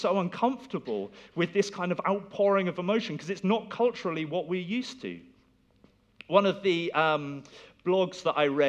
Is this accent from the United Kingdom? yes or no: yes; United Kingdom; I'm British, and I tend to go for that stiff upper lip.